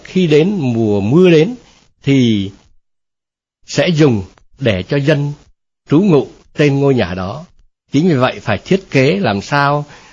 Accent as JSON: {"language": "Vietnamese", "region": "North Central Coast", "country": "Vietnam", "tie": "born or raised there", "said": "Một người dân ở chúng tôi, ở quê tôi, vẫn thường nói là về Nghệ Tĩnh Bình như sau: quê tôi gặt sỏi tìm cơm, hết mưa thôi hạn lại cơn bão gần."}